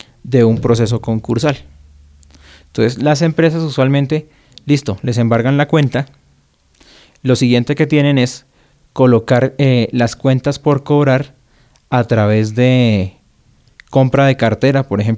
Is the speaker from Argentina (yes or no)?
no; Colombia; nosotros como los colombianos tenemos un pésimo manejo de nuestros ingresos, de nuestras deudas.